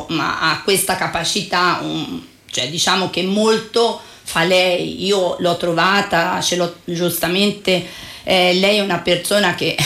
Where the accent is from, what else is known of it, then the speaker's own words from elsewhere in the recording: Cortona, Tuscany, Italy; io sono nata in questo rione perché io sono di Santa Maria Nuova, poi diventi, vabbè, ti sposi, vai a lavorare fuori, abbandoni, lasci, però il cuore rimane sempre qui.